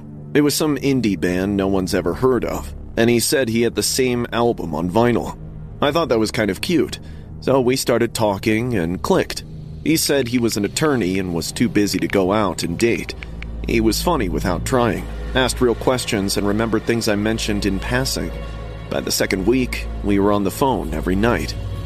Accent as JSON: {"language": "English", "town": "Columbus", "region": "Ohio", "country": "United States", "moved": "as an adult", "said": "I'm from Columbus, Ohio. I moved to Pittsburgh for college when I was 19, and it was honestly the worst decision I ever made."}